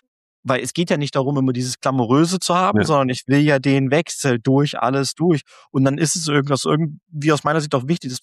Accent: Eisenach, Thuringia, Germany; weil ich komme aus Eisenach

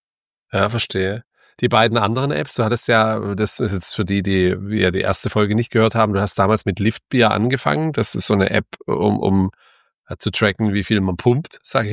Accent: Baden-Württemberg, Germany; ich habe damals natürlich den Lifetime-Deal gemacht als Schwabe, fängt man ja an zu rechnen

